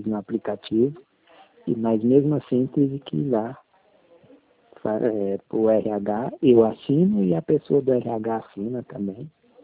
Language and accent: Portuguese; Ceará, Brazil; born or raised there